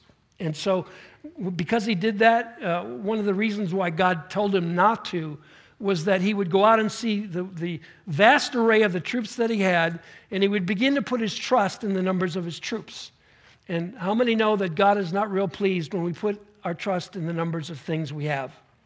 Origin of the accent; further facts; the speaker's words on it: Northeast, United States; Now, I grew up in the Northeast, and, you know, snow is in my backyard.